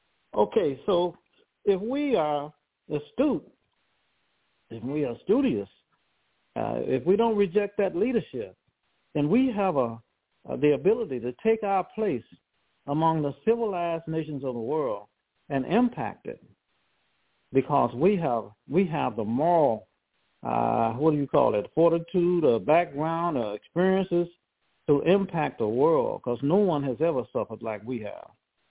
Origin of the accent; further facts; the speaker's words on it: Detroit, Michigan, United States; I grew up in Detroit.